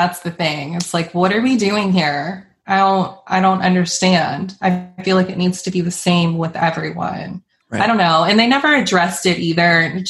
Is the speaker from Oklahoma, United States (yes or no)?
no; Charleston, South Carolina, United States; You know, I'm from Charleston and I live here